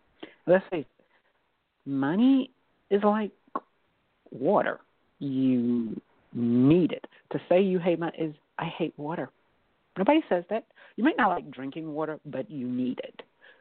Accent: Georgia, United States; I grew up in Georgia and went to a Baptist preschool and kindergarten and had a cousin who was a preacher.

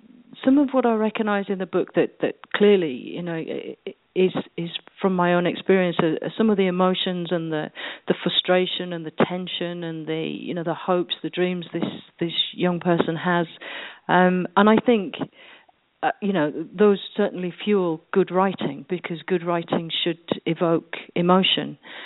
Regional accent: Yorkshire and the Humber, United Kingdom; growing up in Yorkshire as the daughter of a news agent and a bank manager.

